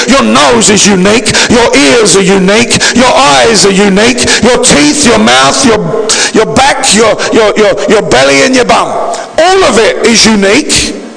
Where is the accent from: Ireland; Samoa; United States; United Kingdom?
United Kingdom; We're British. We don't do that.